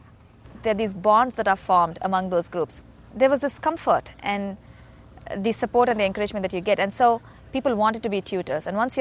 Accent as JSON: {"language": "English", "town": "Hyderabad", "region": "Telangana", "country": "India", "tie": "born or raised there", "said": "I grew up in India, in a city called Hyderabad."}